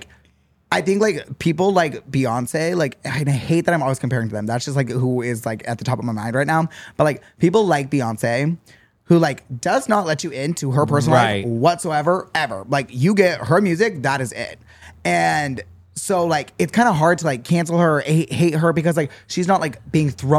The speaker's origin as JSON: {"language": "English", "town": "Gilbert", "region": "Arizona", "country": "United States", "tie": "born or raised there", "said": "I grew up in Gilbert. My dad was a mechanic."}